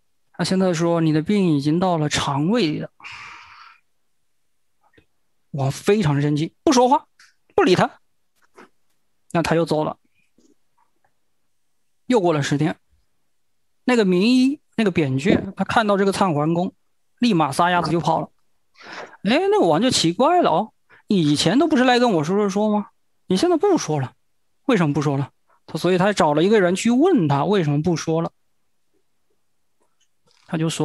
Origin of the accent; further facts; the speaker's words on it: China; 这个故事可能我们中国人都可能都耳熟能详。